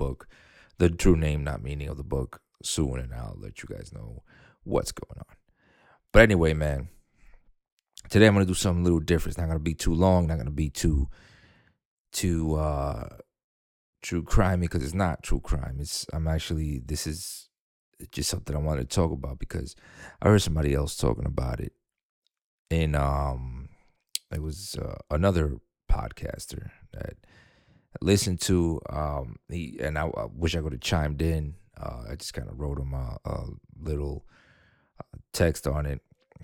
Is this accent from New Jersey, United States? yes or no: no; New York, United States; Nobody ever picked me up from school when I grew up in New York or whatever, when I came from the island. From where I was born, nobody ever picked me up.